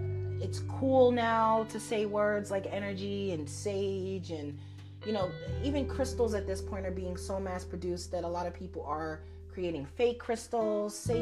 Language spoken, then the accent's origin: English; Harlem, New York, United States; And growing up in Harlem, at that time in the late 80s and early 90s, you know, it was like the crack epidemic.